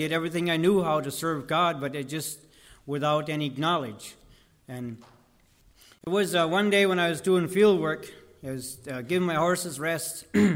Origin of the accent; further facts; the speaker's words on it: Medford, Wisconsin, United States; also born or lived in Chautauqua, Wisconsin; So I was born in Medford, Wisconsin, and at about the age of 11, I think it was 80, in the spring of 87, my dad moved to Chautauqua, Wisconsin.